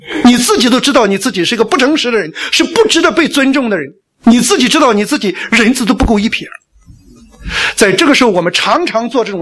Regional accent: China; 我们中国人是个大国啊，是吧？

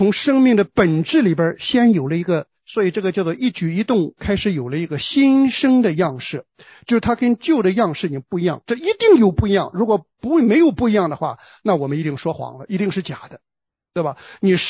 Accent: China; now in Australia; 当我们从中国移民到澳洲来的时候

